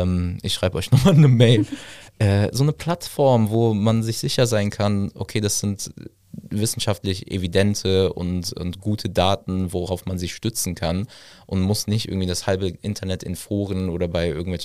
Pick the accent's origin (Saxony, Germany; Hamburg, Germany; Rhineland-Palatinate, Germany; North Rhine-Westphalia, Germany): North Rhine-Westphalia, Germany; Düren; Ich bin hier groß geworden, ich komme aus Düren.